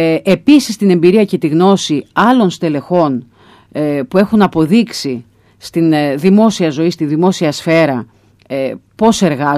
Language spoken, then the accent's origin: Greek; Heraklion, Crete, Greece; είμαστε άνθρωποι, που γεννηθήκαμε στο Ηράκλειο, μεγαλώσαμε στο Ηράκλειο, ζούμε στο Ηράκλειο μετά από επιλογή μας